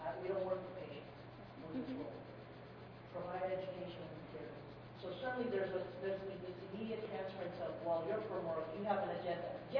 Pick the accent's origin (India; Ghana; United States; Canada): United States; West Coast; I'm from the West Coast